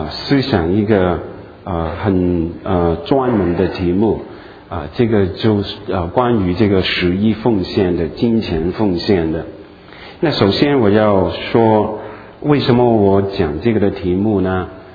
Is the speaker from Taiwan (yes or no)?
no; Guangdong, China; 特别我们广东人这样说，我们广东人你们不是广东人我们广东人这样说